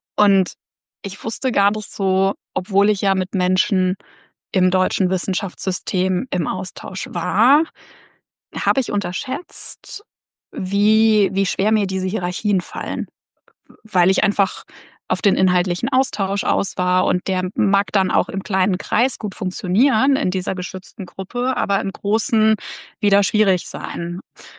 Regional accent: Edinburgh, Scotland, United Kingdom; now in Germany; ich komme aus Edinburgh, wo einfach so unglaublich viel Research Community ist und wo so viel passiert

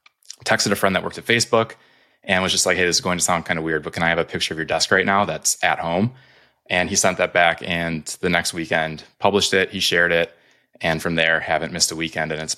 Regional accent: Wisconsin, United States; I'm from Wisconsin, still live in Wisconsin.

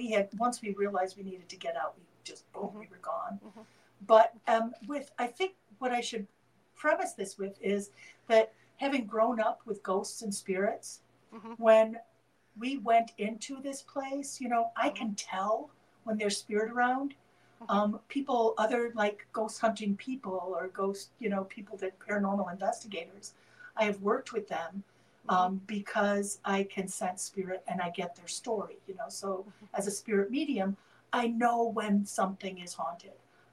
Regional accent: Chicago, Illinois, United States; I was born in the middle of the last century. I grew up in Chicago. And I was the third of 10 children in a house where I was the fourth generation to live in that house.

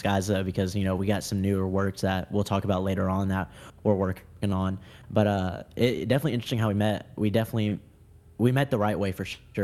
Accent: Wichita Falls, Texas, United States; I was born in Texas, Wichita Falls, about 2 hours above Dallas. I've lived here most of my whole life.

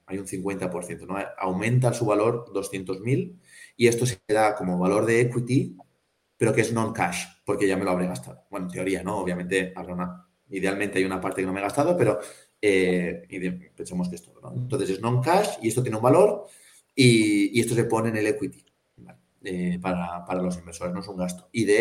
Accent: Villarreal, Valencian Community, Spain; localmente yo soy de Villarreal, Castellón, pues de Castellón, los empresarios de Castellón

